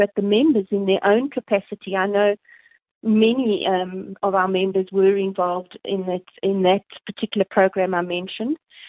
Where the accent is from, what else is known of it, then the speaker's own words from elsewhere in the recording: South Africa; Myself, I'm proudly South African, but I'm also proudly Swedish.